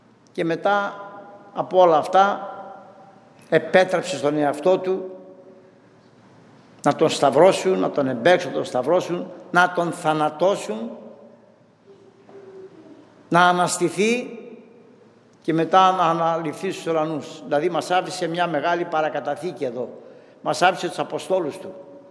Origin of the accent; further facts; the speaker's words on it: Chios, North Aegean, Greece; Εκεί στη Χίο, που είμαι από τη Χίο κι εγώ βέβαια